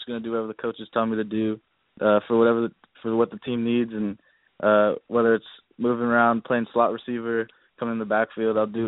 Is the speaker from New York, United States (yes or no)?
no; Torrance, California, United States; But, I mean, me and Mika are from the same city. We're both from Torrance.